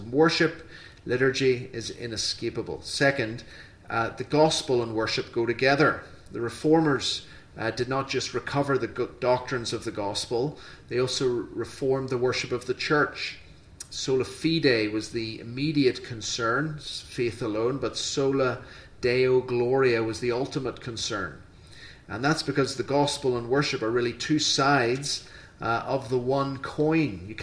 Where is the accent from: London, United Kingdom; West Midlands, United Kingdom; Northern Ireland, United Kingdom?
Northern Ireland, United Kingdom; also born or lived in Australia; But when I visited Brethren Assemblies in Northern Ireland, where I was brought up, Australia, where I lived for a time